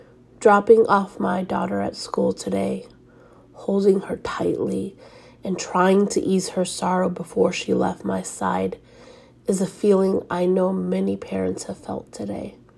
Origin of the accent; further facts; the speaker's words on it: Texas, United States; I'm a Texan and a Latinx immigrant mama.